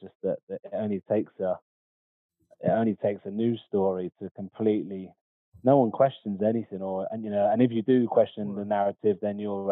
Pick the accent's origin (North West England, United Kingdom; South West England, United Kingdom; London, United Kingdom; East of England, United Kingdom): South West England, United Kingdom; But yeah, I grew up in Devon when I was about 16, 17, and then went over to Cheltenham